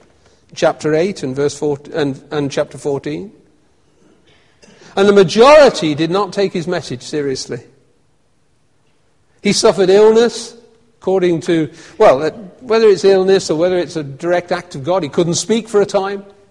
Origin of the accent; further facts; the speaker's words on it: United Kingdom; the feeling of arrogance that we have as British people, Jesus will come and judge our nation.